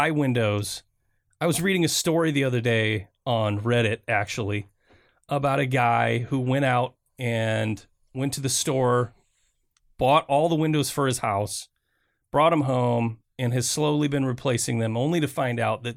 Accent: Flint, Michigan, United States; I grew up in Flint, Michigan, and there's a small area of Flint called Carriage Town.

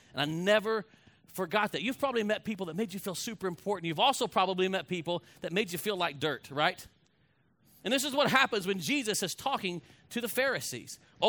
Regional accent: Fort Worth, Texas, United States; I said, I'm from Fort Worth, but honestly, man, don't spend time wasting talking to me.

